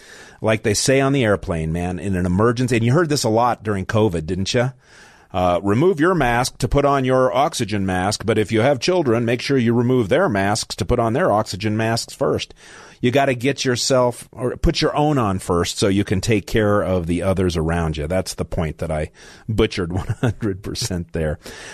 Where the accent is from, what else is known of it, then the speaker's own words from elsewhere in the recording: United States; I grew up in America and my ancestors suffered.